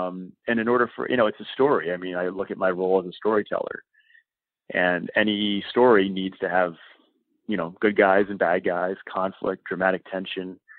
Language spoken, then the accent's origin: English; Rhode Island, United States; I grew up in Rhode Island as a Phillies fan.